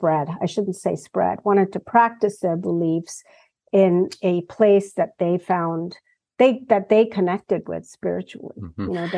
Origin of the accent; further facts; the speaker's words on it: India; I was raised in India. And even though my parents weren't particularly religious, my extended family was.